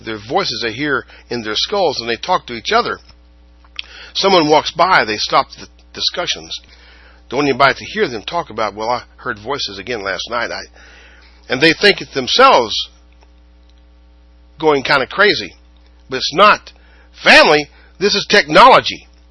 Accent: Ireland; And so, well, I'm Irish, so I'm not going to hide it. Because I'm Irish and they're Irish.

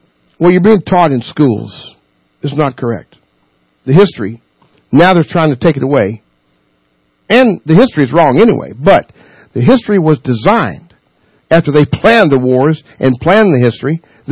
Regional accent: United States; I'm American. I ain't going to wear that blue beret.

